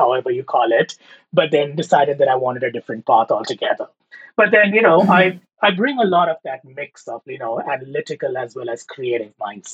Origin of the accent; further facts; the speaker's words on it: India; moved away as an adult; now in United States; I'm an immigrant. I grew up in India, and I'm in my 40s now. I moved to the U.S. in my early 20s after college for grad school. And so I've been in the U.S. for over 20 years.